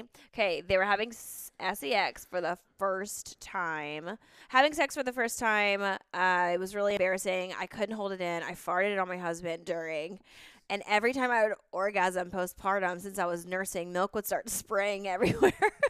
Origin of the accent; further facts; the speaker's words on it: Baltimore, Maryland, United States; I'm from Baltimore. We don't speak English there.